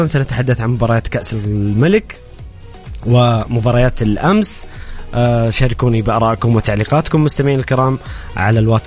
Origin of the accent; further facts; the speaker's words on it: Saudi Arabia; اللي افرحنا جميعا كسعوديين